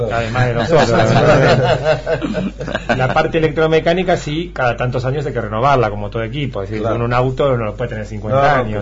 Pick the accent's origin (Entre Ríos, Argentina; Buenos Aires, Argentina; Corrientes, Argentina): Buenos Aires, Argentina; yo que soy porteño